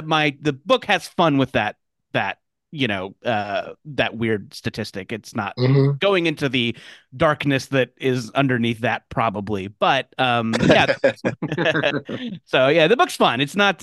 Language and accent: English; California, United States; I grew up in Orange County